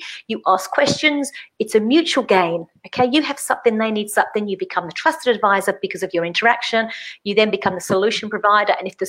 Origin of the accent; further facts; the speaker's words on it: England, United Kingdom; Australians and I'm English, we're just the same.